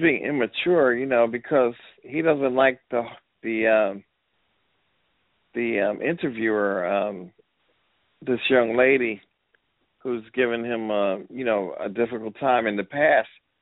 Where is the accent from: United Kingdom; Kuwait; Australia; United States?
United States; Newark, New Jersey; born there; You know, I was born in Newark. Well, guess what? So was I.